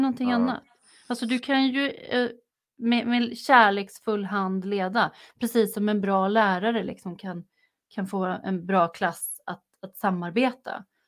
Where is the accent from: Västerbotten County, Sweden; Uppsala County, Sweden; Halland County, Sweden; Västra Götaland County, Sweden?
Uppsala County, Sweden; Tierp; Jag är uppvuxen utanför Tierp själv.